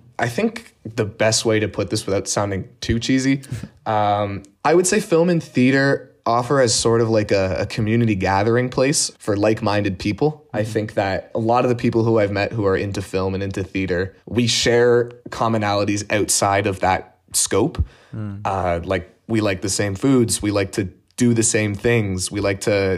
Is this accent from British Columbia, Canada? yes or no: no; Ontario, Canada; Yeah, I've been born and raised here. I grew up just outside of Toronto and moved here when I was pretty young.